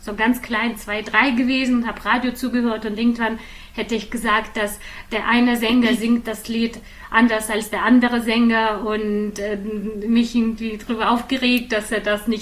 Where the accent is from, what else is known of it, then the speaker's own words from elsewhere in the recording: Nizhny Novgorod, Nizhny Novgorod Oblast, Russia; mit 8, 9 war ich in Russland, in meiner Heimatstadt Nizhny Novgorod, an einer Musikschule